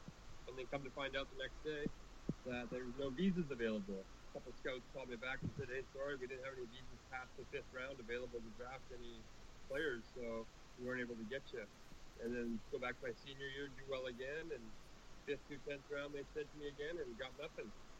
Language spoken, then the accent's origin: English; Canada; being Canadian.